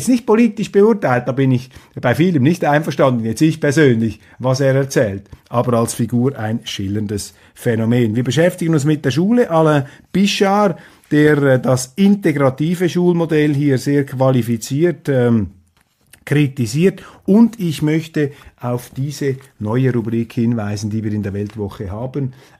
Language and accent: German; Switzerland; Aber ich argumentiere hier als Schweizer.